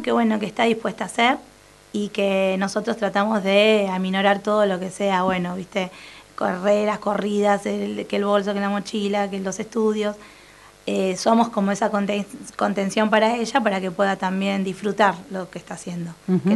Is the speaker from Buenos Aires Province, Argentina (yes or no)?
yes; Quilmes, Buenos Aires Province, Argentina; now in Avellaneda, Argentina; él es de Dock Sud, yo no, yo soy de Quilmes. Después, bueno, nos conocimos, vine a vivir acá, a Avellaneda.